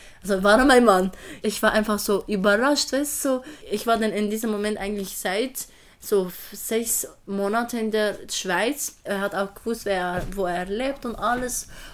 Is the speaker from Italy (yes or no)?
no; Syria; German is a second language; now in Germany; Da haben sie gewusst, dass ich aus Syrien bin und sind auch, die waren auch Kurden und ich auch.